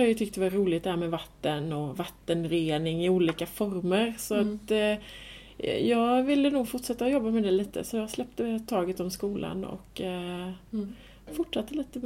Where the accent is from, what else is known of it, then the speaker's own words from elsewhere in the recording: Småland, Sweden; jag kommer från Småland och är uppvuxen i skogen och nära en sjö.